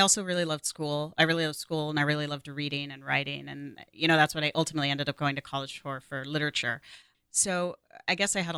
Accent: Tacoma, Washington, United States; also born or lived in Maury Island; So I grew up spending time between Tacoma and the island. One set of parents, we had a house on Maury Island over near the golf course. So I was here weekends and summers

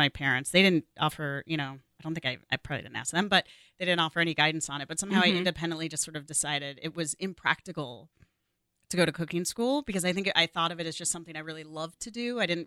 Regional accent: Tacoma, Washington, United States; also born or lived in Maury Island; So I grew up spending time between Tacoma and the island. One set of parents, we had a house on Maury Island over near the golf course. So I was here weekends and summers

